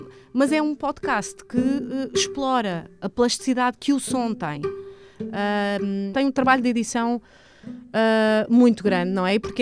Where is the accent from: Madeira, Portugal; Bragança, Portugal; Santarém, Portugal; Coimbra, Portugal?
Santarém, Portugal; Abrantes; also born or lived in Mação; Eu vivi quase sempre em Abrantes. Nasci em Mação, mas vivi em Abrantes. E nós vivíamos na cave de um prédio, um bocadinho afastado do centro